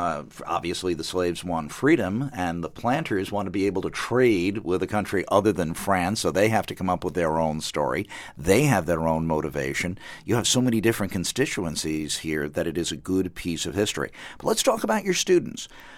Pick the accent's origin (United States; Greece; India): United States; I was talking about in my introduction, as an American, I can read certain firsthand documents